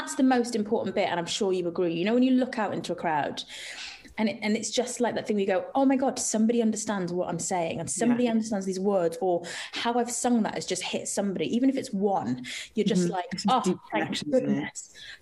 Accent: Wales, United Kingdom; because I'm Irish Jamaican, brought up in Wales.

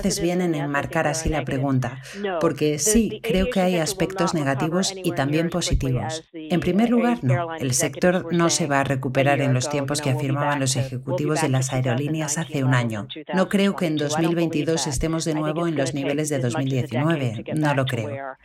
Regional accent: Puerto Rico; De hecho, soy puertorriqueña

